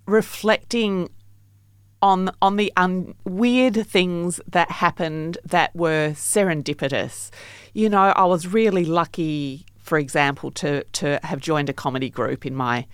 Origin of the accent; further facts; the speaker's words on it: Australia; Probably being Australian, I just don't take myself that seriously.